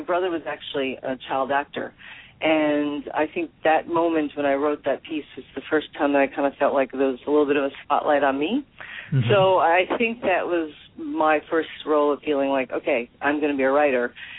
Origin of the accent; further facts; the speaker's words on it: New York City, New York, United States; Okay, well, I was raised in the Bronx, New York, which, even though it's part of New York City, it was very small town feel.